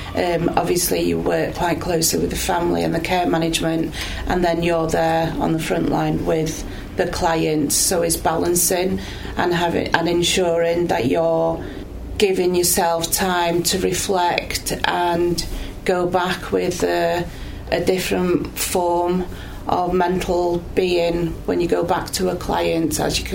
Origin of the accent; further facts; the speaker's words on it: Wales, United Kingdom; Though I'm Welsh.